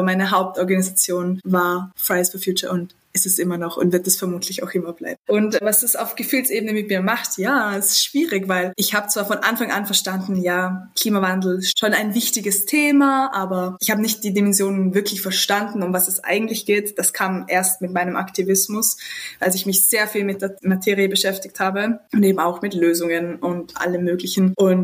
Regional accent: Vorarlberg, Austria; moved away as an adult; now in Vienna, Austria; bald jetzt 23 Jahre alt. Ich bin aufgewachsen in Vorarlberg, in diesem ganz kleinen Zipfelchen in Österreich, an der Grenze zur Schweiz, und bin dann mit 18 Jahren nach Wien gezogen, um dort Soziologie zu studieren.

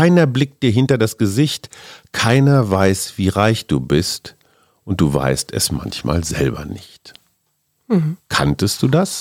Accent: Münster, North Rhine-Westphalia, Germany; Ja, in meiner Heimatstadt Münster.

